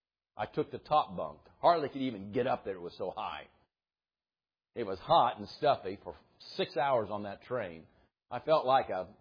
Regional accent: United States; But we Americans, we don't like that. We like our space.

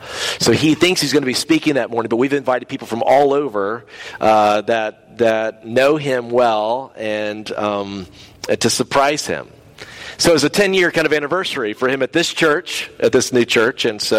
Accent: Simpsonville, South Carolina, United States; And I grew up in Simpsonville, South Carolina. I was a redneck little kid growing up there.

